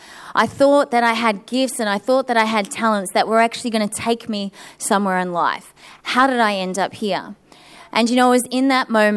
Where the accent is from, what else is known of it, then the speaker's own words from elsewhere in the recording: New Zealand; So I grew up in New Zealand